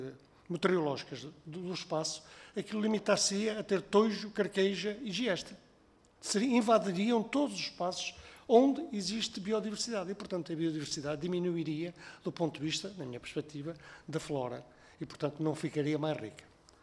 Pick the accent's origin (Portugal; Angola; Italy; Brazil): Portugal; Vila Real; porque eu sou natural de Vila-real